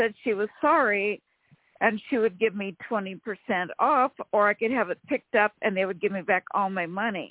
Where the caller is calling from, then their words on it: Sacramento, California, United States; from Sacramento, California.